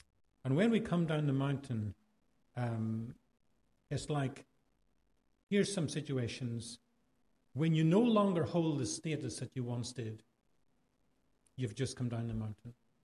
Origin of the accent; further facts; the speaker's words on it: Ireland; accent: Irish; But let me just read with my Irish accent.